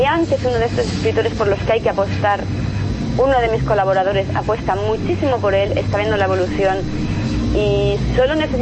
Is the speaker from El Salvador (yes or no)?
no; Valencia, Valencian Community, Spain; Y yo soy de Valencia.